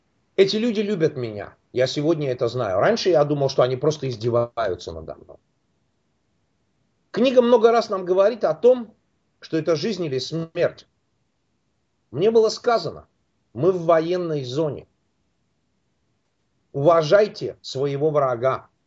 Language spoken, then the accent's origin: Russian; Russia; now in United States; Вы знаете, я из России. Я родился и вырос там. Я много-много лет уже живу в Штатах. Я не могу сказать, что мой менталитет остался полностью русским, но он сохранил свои русские какие-то корни.